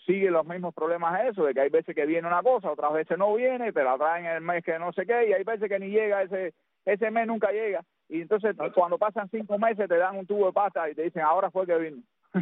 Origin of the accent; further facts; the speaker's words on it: Cuba; Mira, Tony, con respecto a eso, aquí en mi pueblo no hubo mucho movimiento de eso